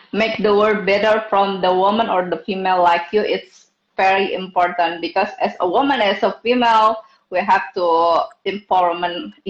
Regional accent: Jakarta, Indonesia; English is a second language; because I'm from Indonesia, from Jakarta

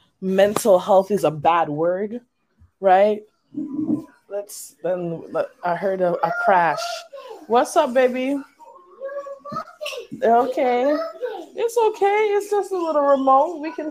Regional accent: Kingston, Jamaica; I'm originally from Kingston, Jamaica. I was born there

